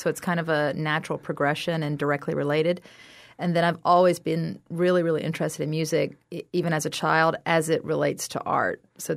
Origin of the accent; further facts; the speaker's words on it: South Carolina, United States; I'm from South Carolina. They don't have any art classes.